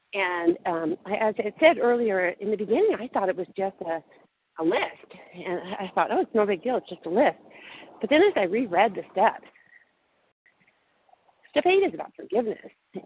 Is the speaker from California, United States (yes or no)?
yes; Newport Beach, California, United States; I'm from Newport Beach, California.